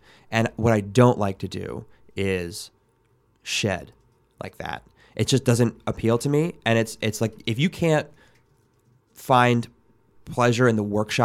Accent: New York, United States; Like growing up outside of New York, and my dad worked in the city, commuted a lot, very bridge and tunnel.

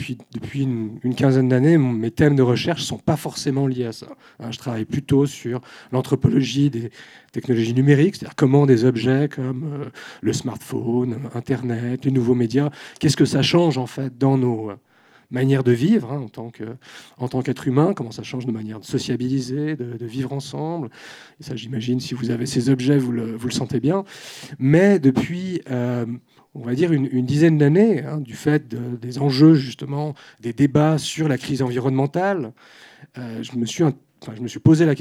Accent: France; now in Geneva, Switzerland; je suis français d'origine, j'ai fait la naturalisation à Genève pour obtenir la citoyenneté genevoise et donc suisse.

